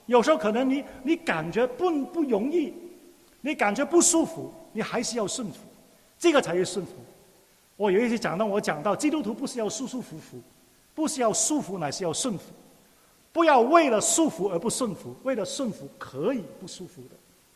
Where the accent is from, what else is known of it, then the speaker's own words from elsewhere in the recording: Hong Kong; Chinese is a second language; 很多人也知道我是香港出生，香港长大。在我过去牧会当中，哈、啊，我从来没有用普通话讲道的，我也没有学过讲普通话的。